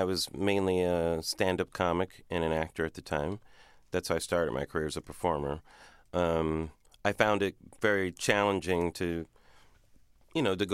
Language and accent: English; Pomona, California, United States; I grew up in Pomona, California, suburb of Los Angeles, 30 miles east of Los Angeles.